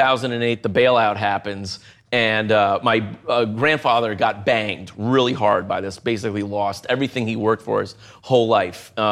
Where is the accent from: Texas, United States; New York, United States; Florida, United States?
New York, United States; Manhattan; Yeah, born and raised in Manhattan.